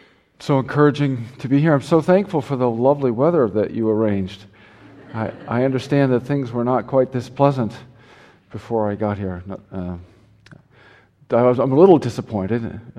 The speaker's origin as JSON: {"language": "English", "region": "Nebraska", "country": "United States", "lives_now": "California, United States", "said": "So I'm not a Californian. I live there, but I'm not one of them. I'm an exile. I'm really from Nebraska"}